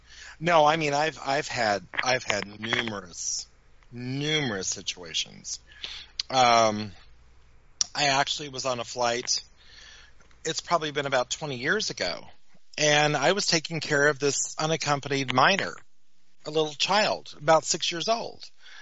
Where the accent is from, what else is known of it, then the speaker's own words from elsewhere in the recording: Colorado, United States; I had posted information about this town that I grew up in outside of Denver in Colorado.